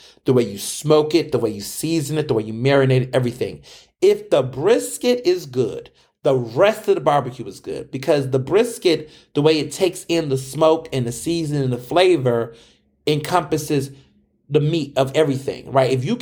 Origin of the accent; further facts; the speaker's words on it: Houston, Texas, United States; now in Philadelphia, United States; And when I first came to Philly, you know, I'm from Houston. I have to remind you all. So I know barbecue.